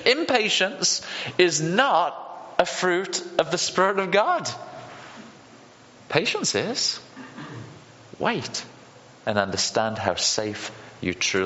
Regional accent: United Kingdom; Well, being a Brit, coming from a land where it doesn't just rain all the time, and living on the coast, it also is very, very windy.

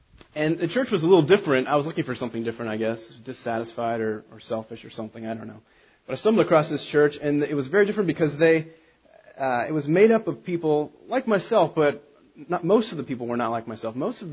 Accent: Lincoln, Nebraska, United States; I'm from Nebraska. I grew up on a farm just north of Lincoln, about 5 or 6 miles. So I was 18, then I came to Omaha

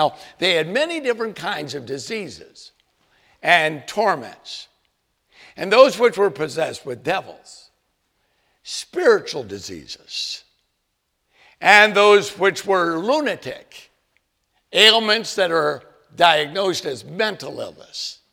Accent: Winston-Salem, North Carolina, United States; Dr. Spees was our dear friend when I was growing up in Winston-Salem, North Carolina.

